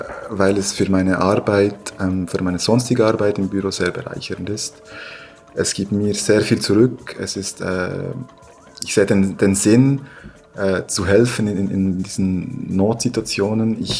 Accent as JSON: {"language": "German", "region": "Bern", "country": "Switzerland", "tie": "born or raised there", "accent": "Bernese German", "said": "Und ich bin in der Schweiz geboren"}